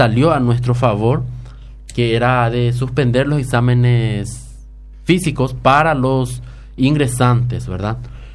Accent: Paraguay; No todos somos de Asunción, la mayoría, claro, somos del interior.

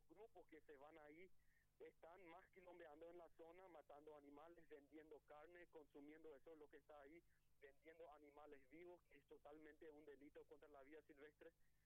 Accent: Paraguay

